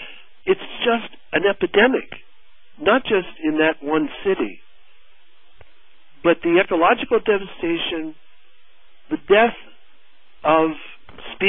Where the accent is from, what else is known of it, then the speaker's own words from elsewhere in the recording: Canada; moved away; when I came from Canada 22 years ago, it was not my intention to be here for this amount of time.